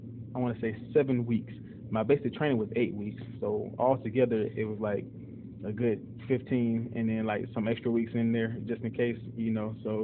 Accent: Opelika, Alabama, United States; I am from Opelika, Alabama, born and raised.

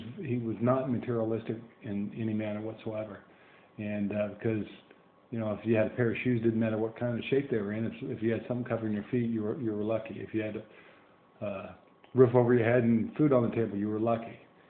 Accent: Lincoln, Nebraska, United States; we grew up in Havelock. It was its own little town, but it was part of Lincoln.

